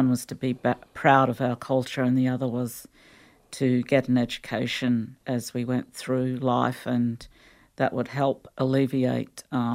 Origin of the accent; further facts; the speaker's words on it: Maryborough, Queensland, Australia; born there; I was born in Maribyrra. My family are the Wandunna clan and we come from the Butchler Nation. Our traditional country is all of Gari or Fraser Island